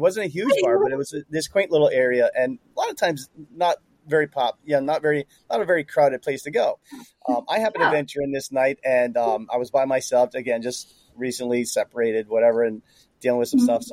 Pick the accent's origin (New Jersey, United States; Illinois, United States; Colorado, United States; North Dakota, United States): New Jersey, United States; a girl that I from back home where I'm from, New Jersey. I'm born and raised in New Jersey.